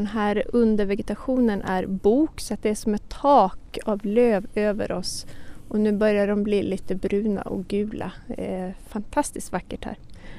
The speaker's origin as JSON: {"language": "Swedish", "region": "Norrland", "country": "Sweden", "tie": "born or raised there", "said": "Jag är uppväxt i Norrland, men min mors släkt är från Skåne. Så de ägde den fastigheten som jag nu bor på."}